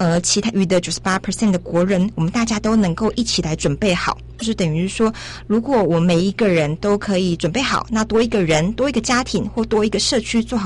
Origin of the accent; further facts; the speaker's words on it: Taichung, Taiwan; 我是台中人，然后我小时候经历过921，